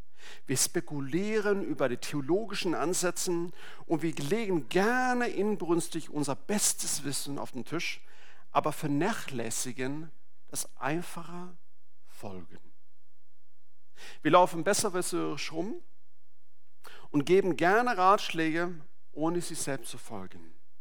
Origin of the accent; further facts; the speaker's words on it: Sweden; Deswegen bin ich heute hier und nicht in Schweden. Bin ursprünglich aus Schweden.